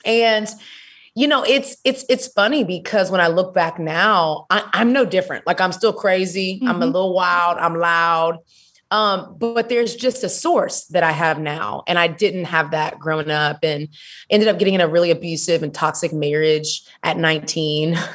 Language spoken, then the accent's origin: English; Houston, Texas, United States; now in Atlanta, United States; I live in Atlanta, Georgia, but I am from Houston, Texas, baby.